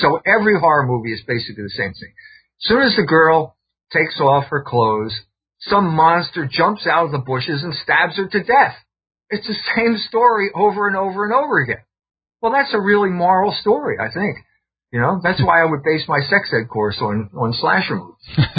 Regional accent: Philadelphia, Pennsylvania, United States; I grew up in Philadelphia in the 1950s and 60s

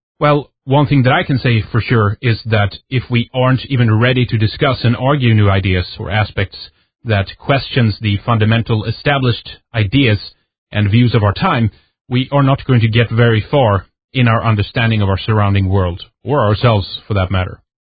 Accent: Sweden; English is a second language; welcome. Thank you for tuning in. … from Sweden, and this is Red Ice Radio

